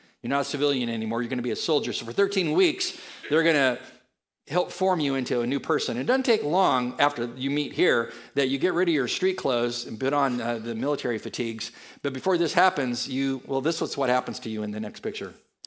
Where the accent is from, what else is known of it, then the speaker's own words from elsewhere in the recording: San Diego, California, United States; And I, since I'm from the San Diego area